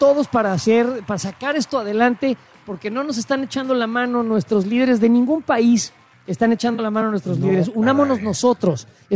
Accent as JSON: {"language": "Spanish", "country": "Mexico"}